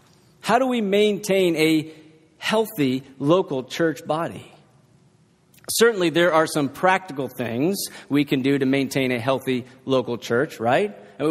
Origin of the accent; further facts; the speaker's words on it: Wheaton, Illinois, United States; now in Texas, United States; Growing up in Wheaton, Illinois, much like here in Texas, there were churches on just about every corner.